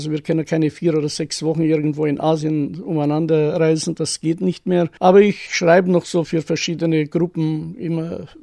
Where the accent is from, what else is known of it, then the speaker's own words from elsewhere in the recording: Königsgnad, Caraș-Severin County, Romania; moved away as an adult; also born or lived in Reschitz; now in Germany; Bis zum 20. Lebensjahr habe ich meine Kindheit, Jugendzeit in Königsgnad und beziehungsweise auch Reschitz verbracht. Danach bin ich in die Bundesrepublik über Österreich, da wo ich 1,5 Monate war und in die Bundesrepublik.